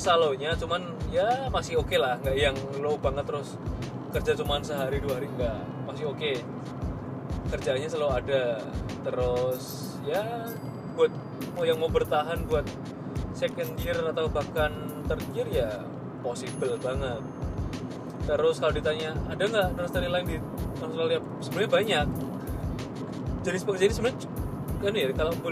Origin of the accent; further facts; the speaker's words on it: Yogyakarta, Special Region of Yogyakarta, Indonesia; Cuman kalau di aku dari Jogja gitu kan benar juga ada pabrik tebu.